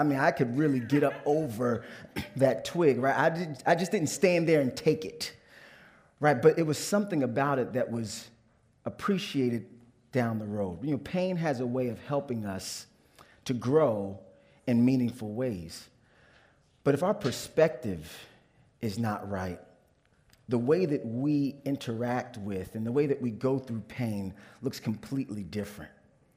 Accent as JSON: {"language": "English", "region": "New Jersey", "country": "United States", "tie": "born or raised there", "said": "So I grew up in Northeast New Jersey. So born and raised in America. But while I was born and raised in America in an inner city environment, I was raised by two Haitian immigrants."}